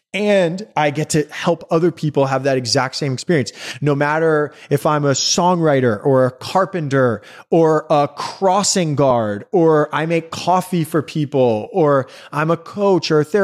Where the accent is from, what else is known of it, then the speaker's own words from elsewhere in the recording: New York City, New York, United States; Growing up in New York City, like, you know, some of my friends, their parents were artists and they lived in lofts in Dumbo before Dumbo was what you know Dumbo to be now.